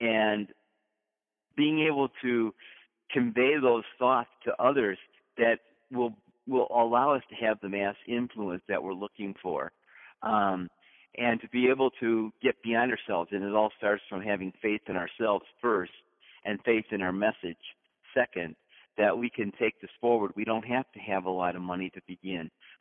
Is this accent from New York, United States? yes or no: no; Chagrin Falls, Ohio, United States; I'm from Chagrin Falls.